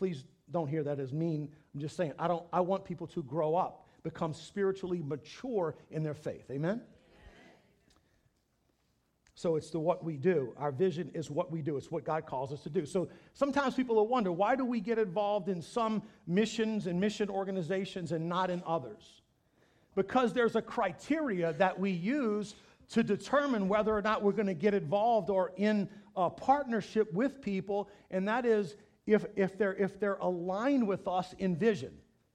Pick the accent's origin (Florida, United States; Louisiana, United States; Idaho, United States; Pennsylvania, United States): Louisiana, United States; The food's terrible, but I'm from South Louisiana.